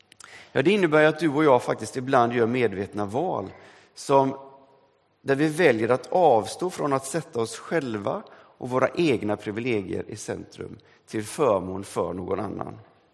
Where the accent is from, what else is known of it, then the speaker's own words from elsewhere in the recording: Sweden; first language Swedish; now in England, United Kingdom; Jag är fortfarande svensk men jag befinner mig i ett annat sammanhang. Jag befinner mig i England.